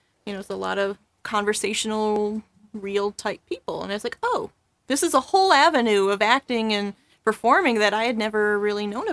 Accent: Las Cruces, New Mexico, United States; See, I tell people I'm from New Mexico, they always assume it's Albuquerque.

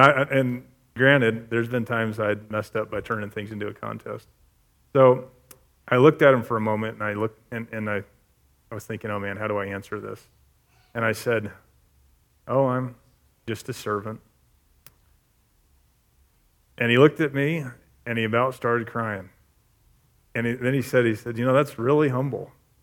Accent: Montana, United States; I'm from Montana. I grew up on a ranch.

